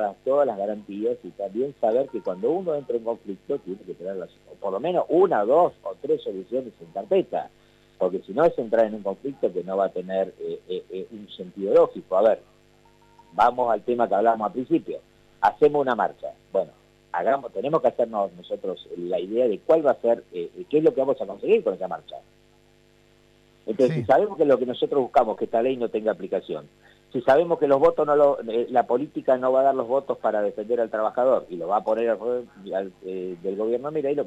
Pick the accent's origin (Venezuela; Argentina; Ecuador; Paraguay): Argentina; hoy lo que nos exige como argentinos y como representantes sindicales